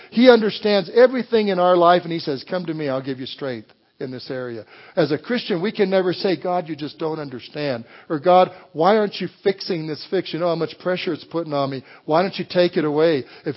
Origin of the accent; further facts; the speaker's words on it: Walsenburg, Colorado, United States; I come from an Italian family. And in Walsenburg, Colorado, my hometown, if you ever came to our house in the 1950s, standing on our porch, you could see four or five generations there